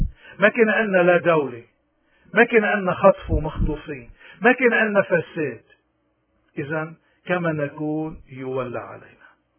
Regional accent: Lebanon; ونحن كلبنانيين اليوم لأي مذهب انتمينا، نحن اليوم عندنا طريقين وخيارين

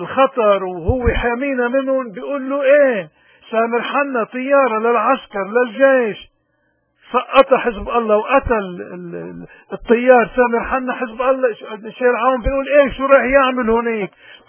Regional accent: Lebanon; نحن شعب لبناني عنا 7000 سنة حضارة

